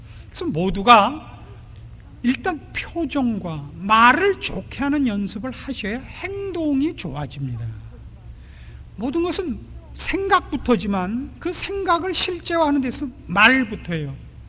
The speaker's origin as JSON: {"language": "Korean", "region": "Pyongan", "country": "North Korea", "lives_now": "South Korea", "said": "그러니까 저는 이북 사람이라서 이북 사람의 성격을 대단히 잘 아는데"}